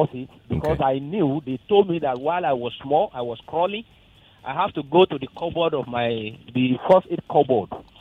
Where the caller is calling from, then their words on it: Ogba, Lagos, Nigeria; I'm calling from Ogba.